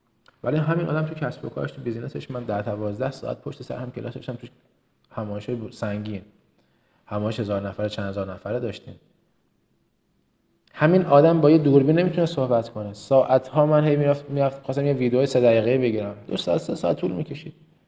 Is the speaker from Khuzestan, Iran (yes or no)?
no; Kerman, Iran; accent: Kermani; من کرمانی هم افتخار میکنم بهش.